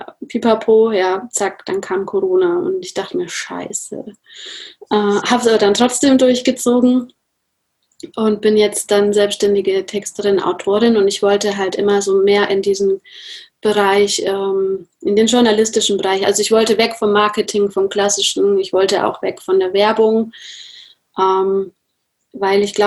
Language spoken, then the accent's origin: German; Nuremberg, Bavaria, Germany; Also ich komme aus Nürnberg.